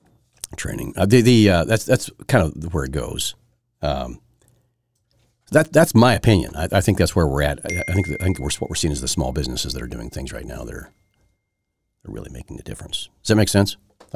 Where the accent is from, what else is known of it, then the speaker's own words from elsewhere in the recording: United States; because that's the way I am, because I'm American.